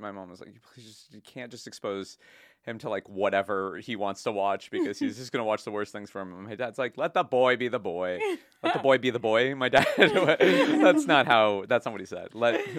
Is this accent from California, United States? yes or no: yes; Los Angeles, California, United States; I grew up in Los Angeles, so I think I got a head start when it came to like just being around movies